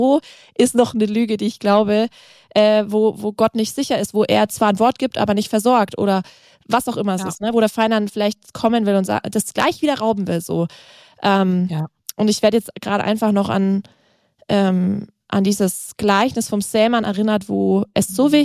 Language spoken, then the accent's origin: German; Germany; Das machen wir eigentlich als Deutsche schon genug, finde ich.